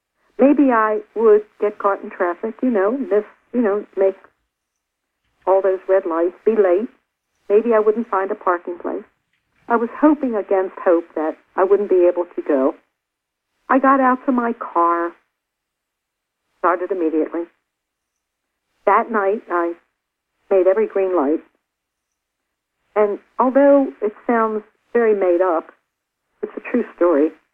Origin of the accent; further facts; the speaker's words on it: Baltimore, Maryland, United States; growing up in Baltimore, you have gravy on top of the French fries